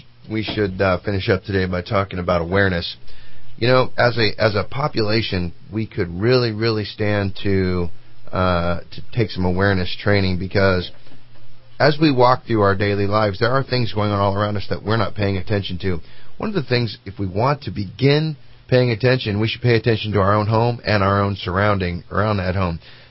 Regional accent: Cottonwood, United States; You know, I grew up in Cottonwood, and I was in a single-parent home.

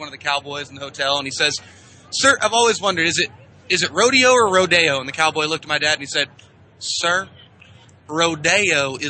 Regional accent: California, United States; I'm originally from Santa Cruz County.

